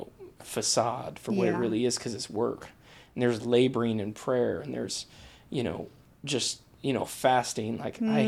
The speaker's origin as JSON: {"language": "English", "town": "Greenfield", "region": "Indiana", "country": "United States", "tie": "born or raised there", "lives_now": "Pendleton, United States", "said": "I was born in Greenfield, Indiana. Okay. Just east of Indy. Okay. Lived in a small town near Greenfield. You know, I'm a country boy."}